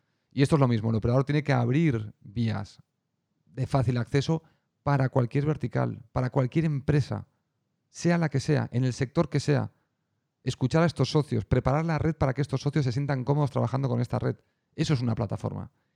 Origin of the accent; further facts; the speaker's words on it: Spain; yo soy de España y cuando yo era niño aquí había solo dos canales de televisión.